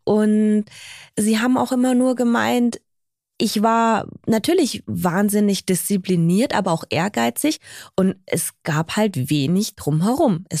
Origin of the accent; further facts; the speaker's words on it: Sindelfingen, Baden-Württemberg, Germany; ich war erst in Sindelfingen auf der Schule, also in meinem Heimatort.